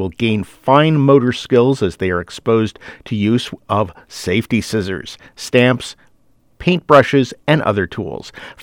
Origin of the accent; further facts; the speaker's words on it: Berkeley, California, United States; My hometown, Berkeley, California, has adopted an ordinance to replace some terms with gender-neutral words in the city code.